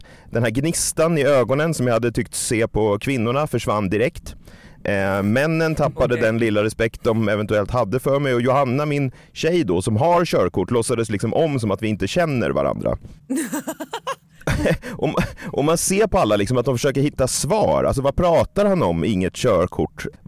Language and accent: Swedish; Stockholm, Stockholm County, Sweden; Jag är inte utanför min hemstad så mycket